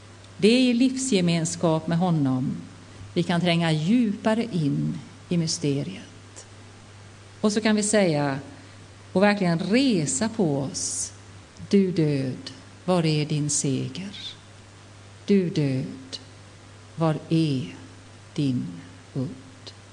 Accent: Marstrand, Västra Götaland County, Sweden; I Marstrand, där jag kommer ifrån, är det dåligt med den kristna tron.

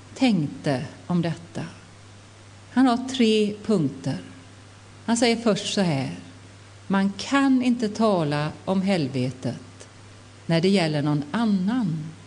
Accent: Marstrand, Västra Götaland County, Sweden; I Marstrand, där jag kommer ifrån, är det dåligt med den kristna tron.

